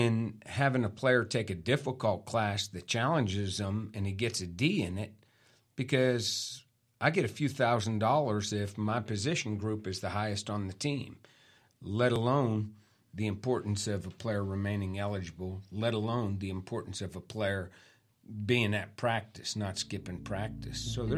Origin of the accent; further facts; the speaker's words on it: Pennsylvania, United States; I grew up outside Pittsburgh, and I've got feelings invested in Pitt basketball.